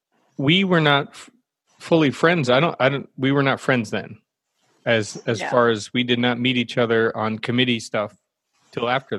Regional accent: Connecticut, United States; I grew up in Connecticut, so I had friends that wound up moving to Philadelphia right after high school

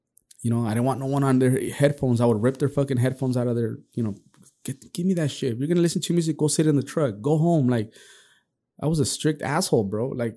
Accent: Azusa, California, United States; I grew up in Azusa

